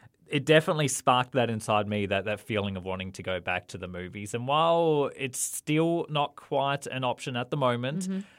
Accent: Queensland, Australia; where I grew up in Queensland.

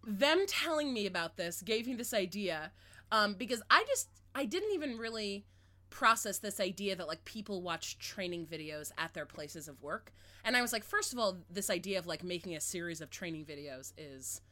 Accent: Orlando, Florida, United States; I'm from Orlando.

